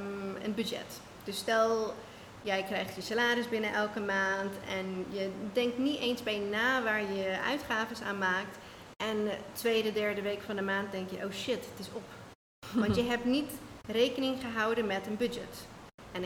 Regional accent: Australia; Dutch is a second language; now in Netherlands; Ja, ik kom zelf uit Australië en ik kan je vertellen, toen ik naar Nederland verhuisde

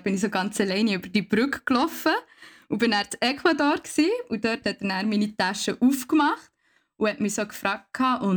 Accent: Switzerland; und von wo bist du? Dann habe ich so gesagt, ja, vor der Schweiz.

